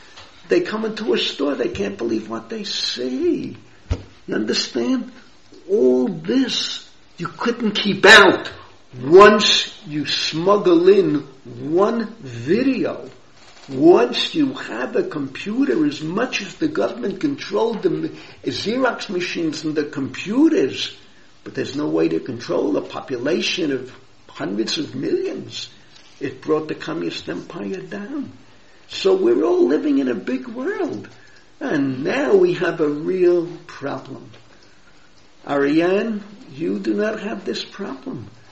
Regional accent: United States; We grew up in America, you grew up in England, you grew up in South Africa, grew up in Israel.

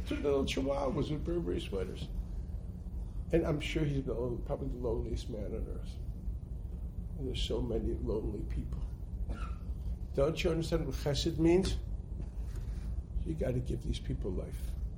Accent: United States; When I was a kid growing up in America, and they were bringing back the boxes from Vietnam

